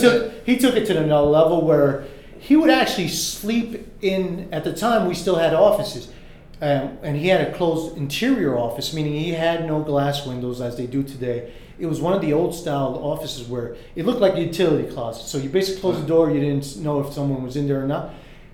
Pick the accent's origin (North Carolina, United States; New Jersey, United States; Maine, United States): New Jersey, United States; Newark; I grew up in Newark, so all that pill stuff, not interested in.